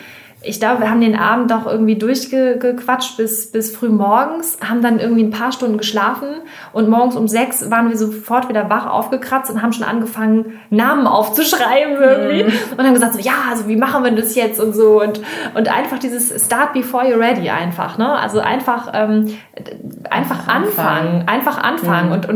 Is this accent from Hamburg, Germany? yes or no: yes; Hamburg, Germany; wir kommen aus Hamburg